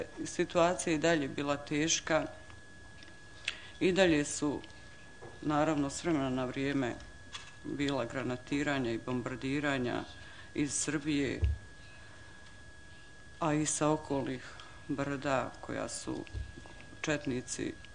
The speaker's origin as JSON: {"language": "Bosnian", "town": "Srebrenica", "region": "Republika Srpska", "country": "Bosnia & Herzegovina", "tie": "born or raised there", "said": "Iz Srebrenice sam i cijeli rat sam provela u Srebrenici sve do jula 95. godine."}